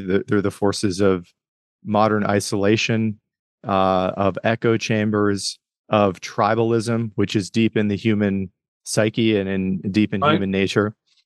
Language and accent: English; Rust Belt, United States; I grew up in the Rust Belt with, you know, basically half Democrats, half Republicans.